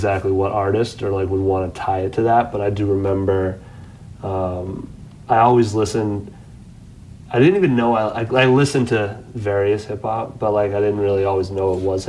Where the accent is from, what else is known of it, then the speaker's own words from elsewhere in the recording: New Hampshire, United States; I'm from New Hampshire, but it was like our town